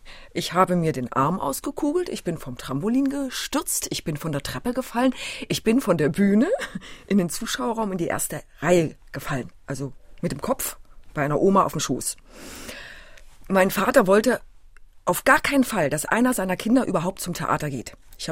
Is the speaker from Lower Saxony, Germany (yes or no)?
no; Thuringia, Germany; Ich bin in Thüringen groß geworden.